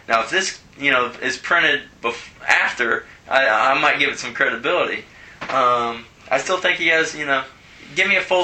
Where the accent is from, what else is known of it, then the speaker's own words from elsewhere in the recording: Cincinnati, Ohio, United States; they know I'm from Cincinnati